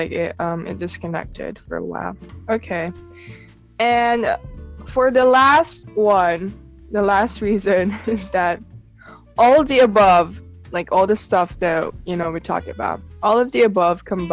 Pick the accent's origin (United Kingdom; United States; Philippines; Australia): Philippines; I'm like, I'm a Filipino. Of course I love the drama, you know?